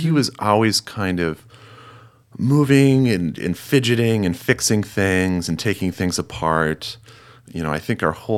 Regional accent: Minnesota, United States; So I grew up in Minnesota. I know, Jen, you're a fellow Minnesotan.

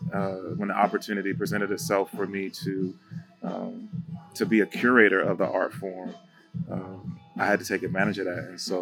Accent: New Jersey, United States; born there; I was born in the Northeast. I was born in Jersey.

